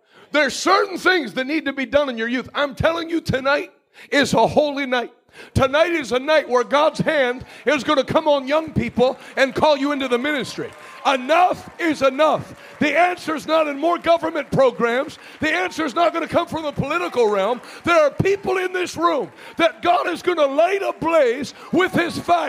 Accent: Grantville, Pennsylvania, United States; I grew up preaching in Millersburg, Pennsylvania. Grant. Where's it? Grantville.

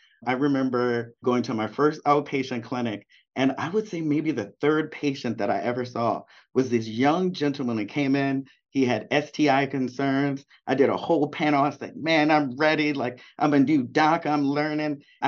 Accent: Baltimore, Maryland, United States; I'm Black American. So, you know, my lineage goes back to the slave trade in the United States. My folk have been here for a long time. I grew up in Baltimore, Maryland

